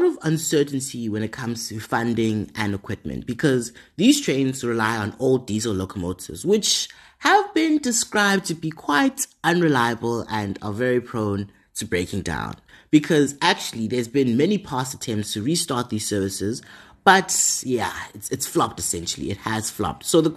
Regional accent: Johannesburg, Gauteng, South Africa; this is so interesting considering that I'm from Joburg and I've never been on the Gau train.

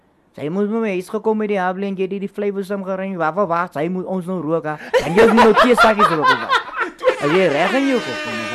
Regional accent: Walvis Bay, Erongo, Namibia; And that's where I was born. That's where I grew up. That's where I schooled.

